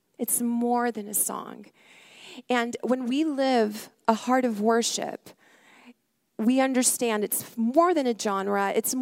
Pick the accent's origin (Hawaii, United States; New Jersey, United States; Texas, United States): Texas, United States; El Paso; I'm a girl from El Paso, born and raised, go to Las Vegas.